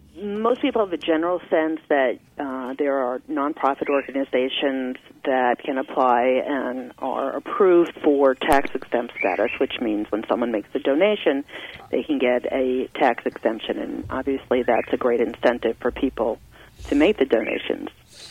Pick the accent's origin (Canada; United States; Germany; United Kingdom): United States; But I'm an American, and that's what our Constitution is all about.